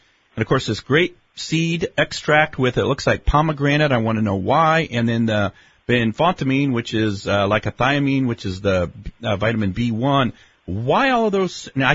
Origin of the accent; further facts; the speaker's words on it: Decatur, United States; But I'm from Decatur, so.